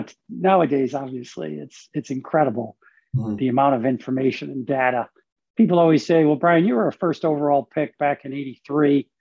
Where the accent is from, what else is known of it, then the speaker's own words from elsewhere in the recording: Rhode Island, United States; I grew up in Rhode Island, East Coast time zone.